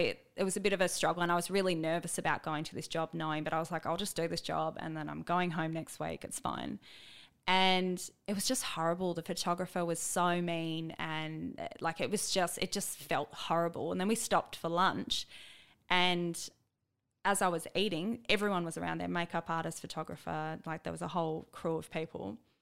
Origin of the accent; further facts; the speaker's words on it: Australia; You think I would know that, given being this Australian designer, yeah.